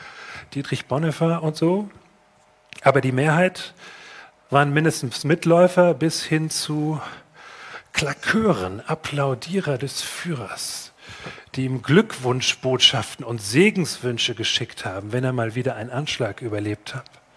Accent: Rhineland, Germany; Ich komme aus dem Rheinland, aus einer sehr katholischen Gegend.

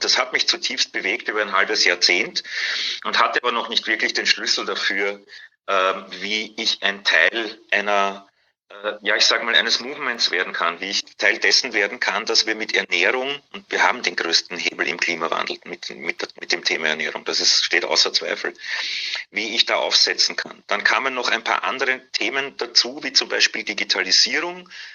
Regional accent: Vienna, Austria; born or raised there; accent: Austrian

